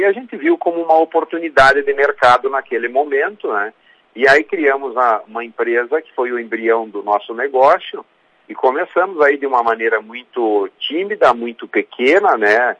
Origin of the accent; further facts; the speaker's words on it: Sarandi, Brazil; Porque a gente é de Sarandi, a gente é filho da região, nós nos criamos aqui, a gente ama essa terra, essa comunidade que sempre nos acolheu tão bem